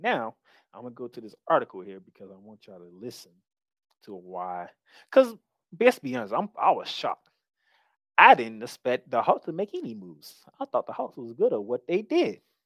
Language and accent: English; France; English is a second language; now in United States; head back to my home country of France, play for the French national team for the 2024 Olympics as the host country.